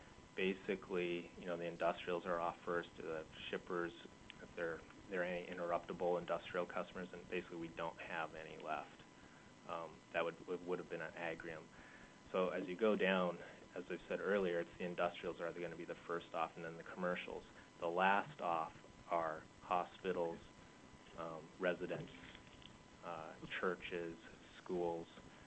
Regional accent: Fairbanks, Alaska, United States; I grew up in Fairbanks. I know how 50 below, I've changed many a tire at 50 below

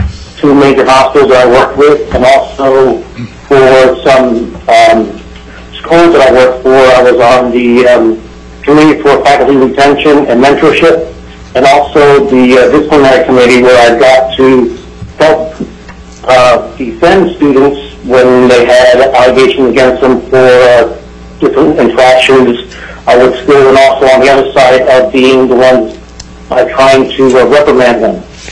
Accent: Florida, United States; I'm originally from South Florida

